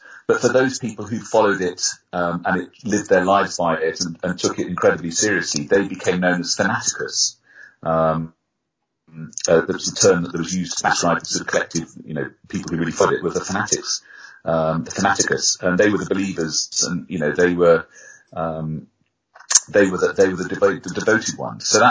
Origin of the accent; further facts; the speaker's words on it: Swindon, South West England, United Kingdom; my reason for not liking football is because I came from Swindon, with a team that never was very successful.